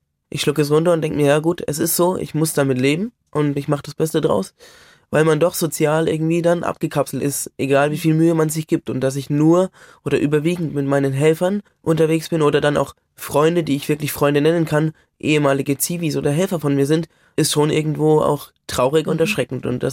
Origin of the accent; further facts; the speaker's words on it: Bamberg, Bavaria, Germany; bin in meine Heimatstadt Bamberg an die Universität